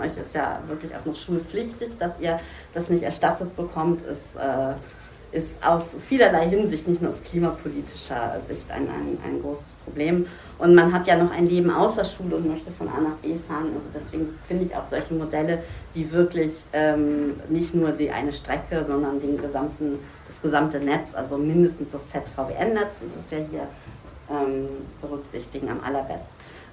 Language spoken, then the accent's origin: German; Berne, Lower Saxony, Germany; Ich komme aus Berne.